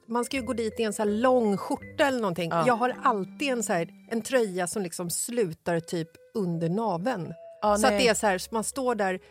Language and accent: Swedish; Sweden; Vi är svenskar.